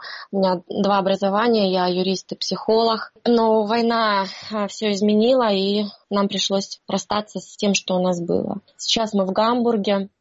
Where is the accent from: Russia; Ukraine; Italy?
Ukraine; Mariupol, Donetsk Oblast; moved away as an adult; Мы из города Мариуполя.